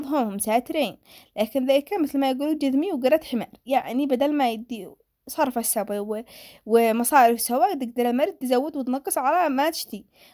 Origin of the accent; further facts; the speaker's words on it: Yemen; هذا حال معظم الرجال عندنا في اليمن